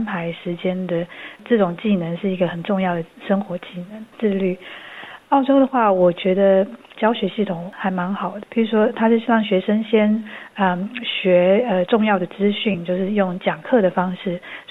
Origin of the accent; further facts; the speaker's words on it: Taiwan; 我是在台湾长大，然后我在台湾也念了大学，所以我对台湾的环境就是比较了解。